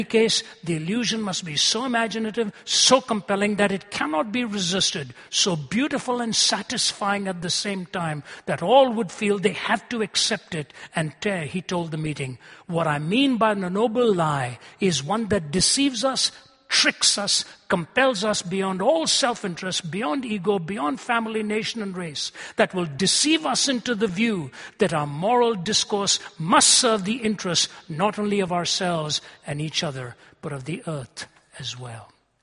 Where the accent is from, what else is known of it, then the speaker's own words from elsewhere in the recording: Delhi, India; moved away as an adult; You know, I grew up in India, lived in Delhi till I was 20. India is my homeland.